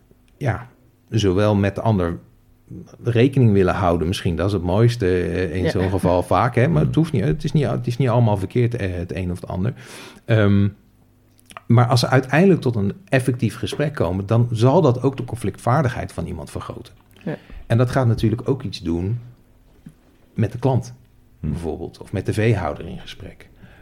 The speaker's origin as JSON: {"language": "Dutch", "town": "Rotterdam", "region": "South Holland", "country": "Netherlands", "said": "Hey, in Rotterdam, ik kom uit Rotterdam. Wij zeggen, ik het leuk vinden, ik het niet leuk vinden"}